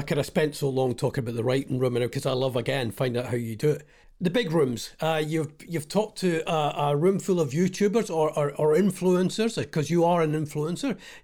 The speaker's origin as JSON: {"language": "English", "region": "Scotland", "country": "United Kingdom", "said": "Oh, well, I won't be around in 10 years' time. I'm Scottish."}